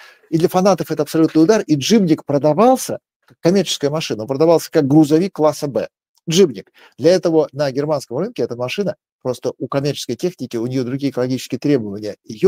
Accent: Sanzhary, Poltava Oblast, Ukraine; now in Vilnius, Lithuania; а под Полтавой, ну, у меня детство там, на Ворскле у меня детство прошло, в Санжарах у меня, Диканька, это как раз недалеко.

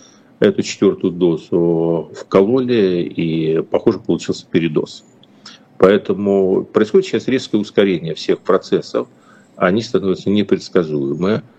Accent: Ukraine; поскольку я родился и вырос в Украине

